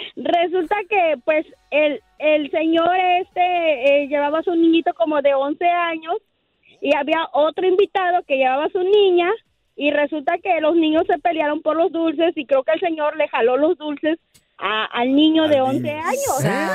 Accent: Mexico; Nosotros como buenos mexicanos invitamos a la gente que llega y les abrimos las puertas de la casa.

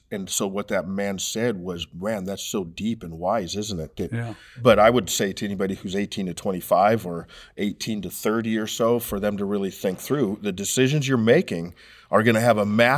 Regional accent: United States; I grew up in America, so materialism, that's going to be something I'm going to struggle

